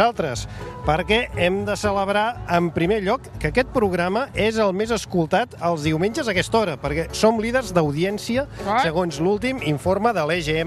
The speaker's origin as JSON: {"language": "Catalan", "town": "Cardedeu", "region": "Catalonia", "country": "Spain", "said": "que sóc de Cardedeu"}